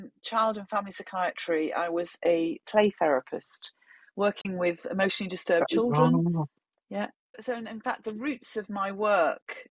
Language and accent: English; North East England, United Kingdom; accent: Geordie; I am English, as you can hear, and I hail from the north of England. So I'm what's known as a Geordie over here in the UK.